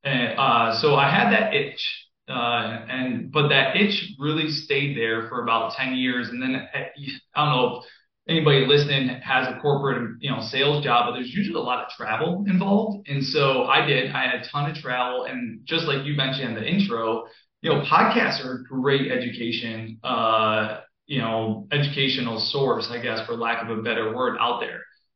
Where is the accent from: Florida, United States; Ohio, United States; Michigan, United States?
Michigan, United States; But I was born and raised in Michigan. And when I graduated, I essentially said, like, I'm a free agent. I will move anywhere in the country, like a lot of people.